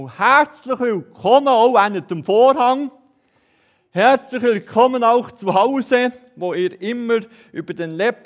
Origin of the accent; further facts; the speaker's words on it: Bern, Switzerland; Und ich habe mich richtig privilegiert gefühlt, so als Berner